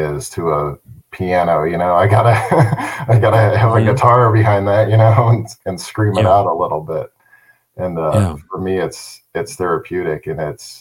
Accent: Akron, Ohio, United States; I grew up in Akron, the streets of Akron, which is not a suburb, you know, it's not a nice place to grow up

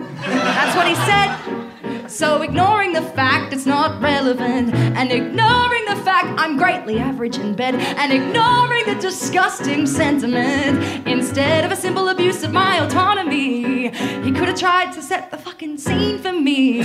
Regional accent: Bathurst, New South Wales, Australia; I'm from Bathurst.

